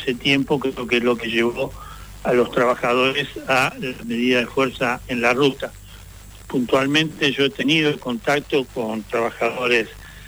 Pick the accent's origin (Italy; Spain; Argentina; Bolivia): Argentina; San Martín de los Andes, Neuquén; yo soy de San Martín de los Andes